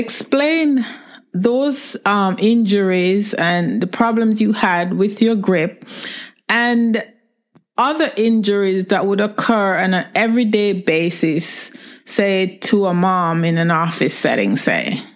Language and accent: English; Canada; now in London, United Kingdom; Yeah, I'm in London, but I'm Canadian.